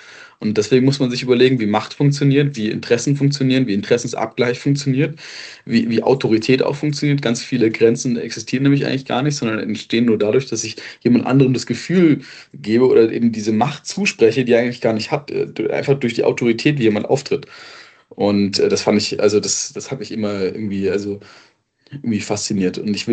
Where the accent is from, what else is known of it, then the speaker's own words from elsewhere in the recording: Waiblingen, Baden-Württemberg, Germany; Ich komme aus Waiblingen, das ist Großraum Stuttgart.